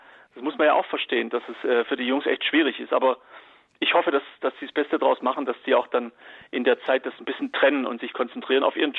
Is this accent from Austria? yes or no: no; Iran; ich bin Iraner, also 100% Iraner. Meine Eltern kommen beide aus Teheran.